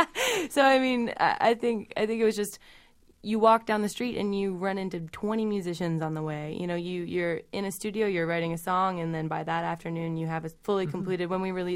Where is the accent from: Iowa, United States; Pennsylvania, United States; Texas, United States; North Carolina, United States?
Pennsylvania, United States; Lancaster; also born or lived in Connecticut; I grew up in Lancaster, Pennsylvania. I lived for the first 8 years I lived in Connecticut, and then my family moved to Pennsylvania, and we moved a lot.